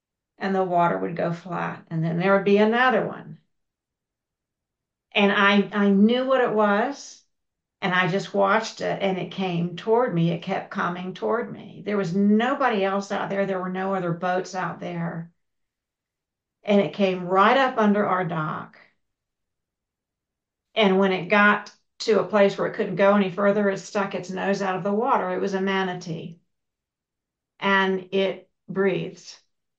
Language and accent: English; Florida, United States; I grew up in Florida, and North Florida